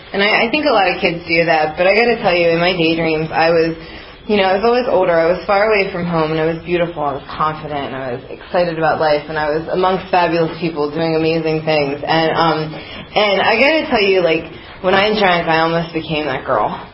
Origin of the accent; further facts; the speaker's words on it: Reading, Pennsylvania, United States; born there; I was born in Reading, Pennsylvania to a fabulous family.